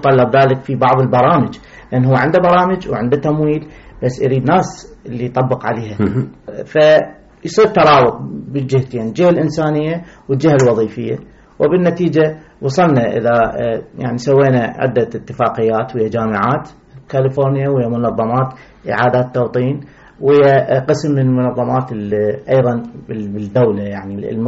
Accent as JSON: {"language": "Arabic", "country": "Iraq", "lives_now": "United States", "said": "إحنا كعراقيين موجودين هنا"}